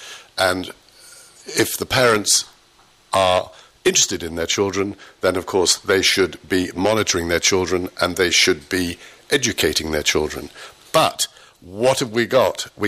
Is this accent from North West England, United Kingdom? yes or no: yes; Liverpool, North West England, United Kingdom; Not at all. Not at all. I grew up in Liverpool. We had Merseysound, everything.